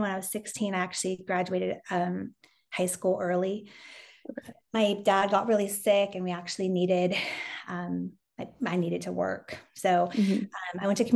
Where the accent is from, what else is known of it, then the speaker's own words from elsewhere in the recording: California, United States; I grew up in Southern California. Don't judge. And I grew up as the second of four kids